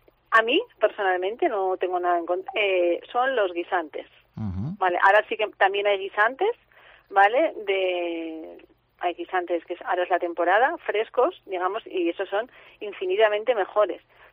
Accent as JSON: {"language": "Spanish", "region": "Aragon", "country": "Spain", "said": "en la zona de donde yo soy, en Huesca, pues es más para el verano."}